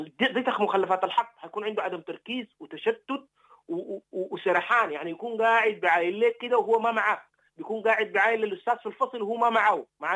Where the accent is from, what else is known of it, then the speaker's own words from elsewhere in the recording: Sudan; أنا كمواطن سوداني.